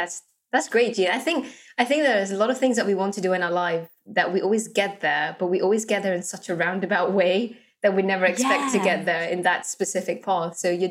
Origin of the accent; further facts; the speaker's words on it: Gibraltar; born there; I was born in Gibraltar.